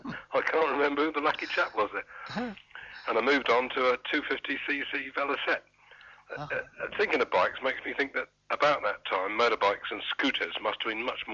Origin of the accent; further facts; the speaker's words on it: Winchester, South East England, United Kingdom; No, my hometown's Winchester, so living for a start at Winchester, but then I stayed with my brother at Tennington